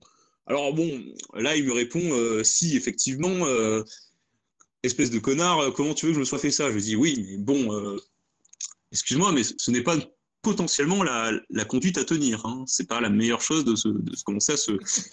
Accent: Toulon, Provence-Alpes-Côte d'Azur, France; même si je viens de Toulon

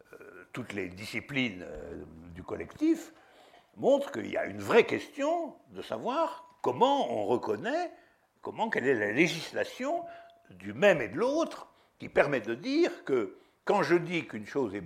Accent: Toulouse, Occitanie, France; Je me souviens quand j'étais jeune à Toulouse, les Espagnols n'étaient pas comme...

